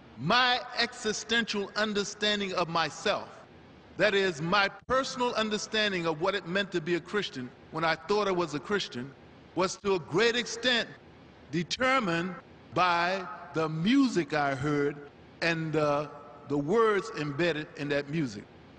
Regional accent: Roanoke, Virginia, United States; also born or lived in Baltimore; I was raised in the South. Even though I was born in Baltimore, Maryland, I was raised in Roanoke, Virginia.

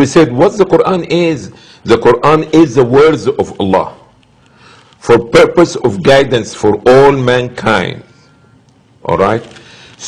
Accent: Cairo, Cairo Governorate, Egypt; moved away as an adult; also born or lived in Saudi Arabia; I'm originally from Cairo, Egypt. And I received my early Islamic education in Egypt. And after this, I moved to Saudi Arabia

